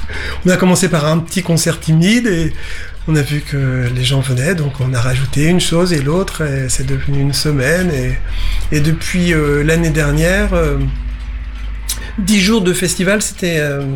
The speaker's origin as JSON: {"language": "French", "town": "Le Havre", "region": "Normandy", "country": "France", "tie": "born or raised there", "said": "je suis né au Havre, j'ai cherché à travailler au Havre"}